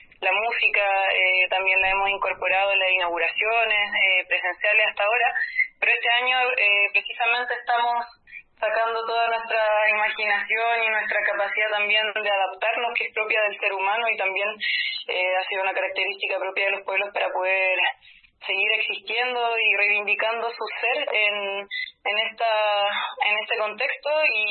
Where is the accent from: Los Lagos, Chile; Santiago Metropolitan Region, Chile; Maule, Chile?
Santiago Metropolitan Region, Chile; Santiago; Yo en particular fui nacida y criada en Santiago y he retornado al territorio ancestral e histórico. Tengo una ascendencia mapuche